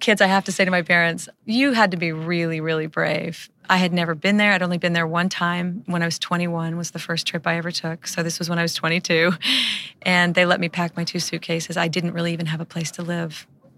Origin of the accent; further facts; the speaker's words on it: Elk City, Oklahoma, United States; I'm from Elk City.